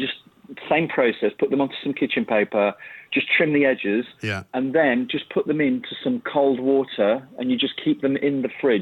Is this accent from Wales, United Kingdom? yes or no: no; Yorkshire and the Humber, United Kingdom; Well, actually, I grew up, I'm a Yorkshire lad